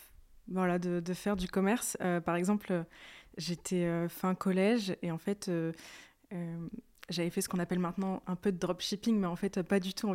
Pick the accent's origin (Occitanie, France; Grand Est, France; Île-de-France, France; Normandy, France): Grand Est, France; Reims; Du coup, moi, je suis originaire de Reims, donc c'est là où j'ai commencé mes études.